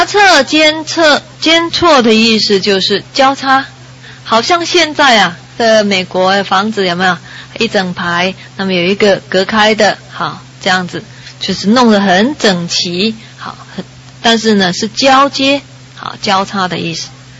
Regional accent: China; 所以啊，你看我们中国人哦，我们中国人真的很有罗曼蒂克。

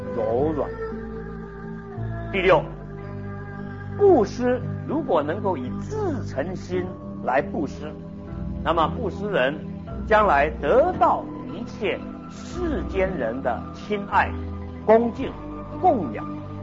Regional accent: China; 那么泰国人啊，缅甸人啊，他们不像我们中国人用筷子，他们用手。

